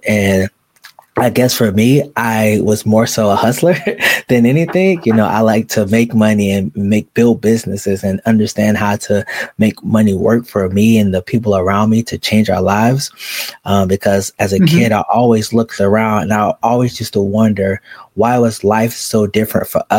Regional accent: Jacksonville, Florida, United States; I grew up in Jacksonville, Florida.

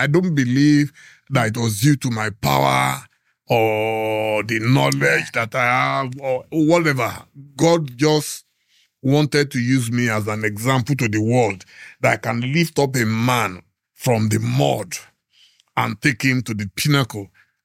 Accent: Nigeria; moved away; I never planned to leave as a Nigerian. Some people dream of going abroad. No. I went abroad out of absolute necessity and out of desperation, not because I wanted to.

